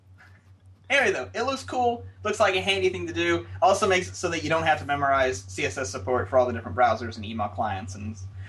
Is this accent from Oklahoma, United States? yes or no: yes; Oklahoma, United States; I grew up in Oklahoma, remember?